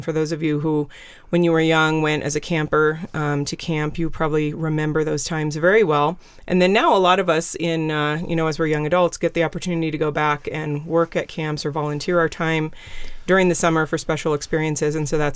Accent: California, United States; I grew up in California and went to Christian camps there throughout most of my childhood, and family camps as well

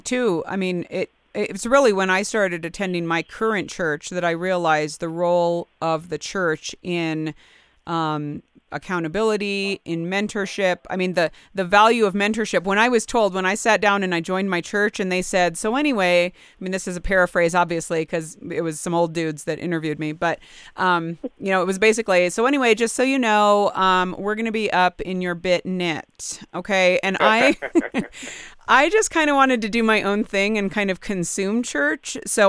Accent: California, United States; I grew up I grew up in the Bay Area

